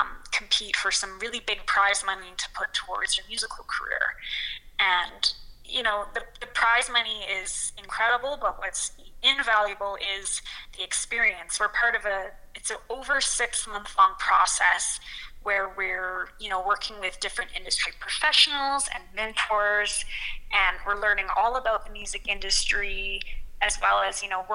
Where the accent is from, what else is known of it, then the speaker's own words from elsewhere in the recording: Calgary, Alberta, Canada; my whole life growing up in Calgary